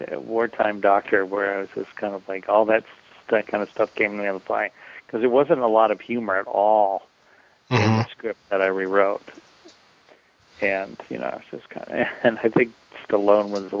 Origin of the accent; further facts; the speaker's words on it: Indiana, United States; One of my best friend that we grew up together in Indiana, and he's a major screenwriter out here now.